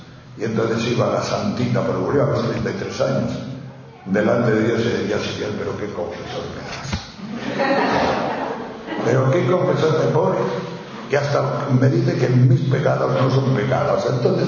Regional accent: Castile and León, Spain; Yo me acuerdo cuando era pequeño, en mi pueblo de León

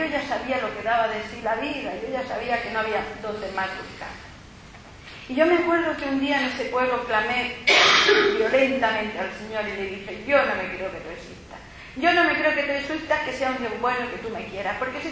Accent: Cazorla, Andalusia, Spain; Yo me acuerdo que de pequeña en Cazorla había siempre un cuadro de honor en mi colegio

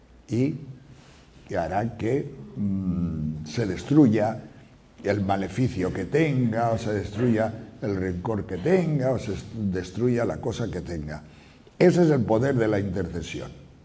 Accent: Riaño, Castile and León, Spain; En mi pueblo hay un pantano muy grande, es el pantano de Riaño, y entonces pues es un pantano que tiene una pared enorme, pasa la carretera por encima y todo eso

